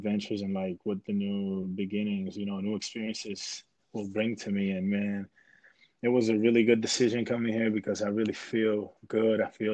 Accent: New Jersey, United States; because I was born in New Jersey and lived a little bit around there.

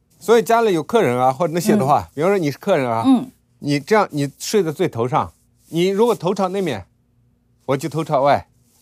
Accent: Tibet, China; 我们西藏我们西藏人希望大家能够团结在一起

